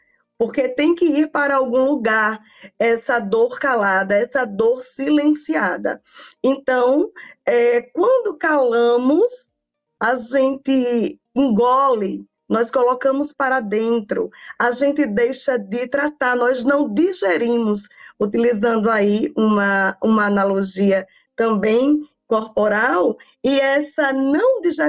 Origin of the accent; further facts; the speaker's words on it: Alagoas, Brazil; now in Jaboatão dos Guararapes, Brazil; Pernambuco, né, aqui de Jaboatão dos Guararapes, região metropolitana de Recife. Sou alagoana, mas estou aqui há 5 anos